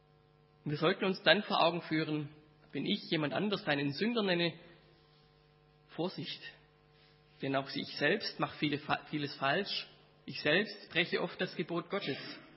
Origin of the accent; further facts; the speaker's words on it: Baden-Württemberg, Germany; now in Hesse, Germany; Mir als Schwabe fällt es hier in Hessen ganz schön schwer, Gottesdienst zu feiern, weil das anders ist und ich es am liebsten so hätte wie zu Hause.